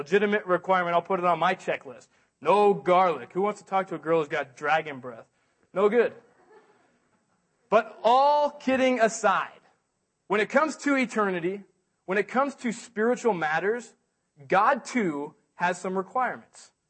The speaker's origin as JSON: {"language": "English", "region": "California", "country": "United States", "tie": "born or raised there", "said": "I'm still not that big, but I grew up in Orange County, so I used to go to Disneyland every year or so."}